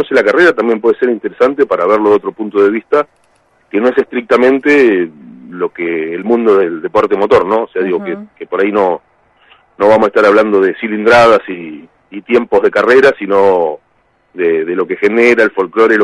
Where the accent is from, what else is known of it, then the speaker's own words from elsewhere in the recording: Tierra del Fuego, Argentina; para los que somos fueguinos, es muy difícil no tener un amigo chileno, casi imposible.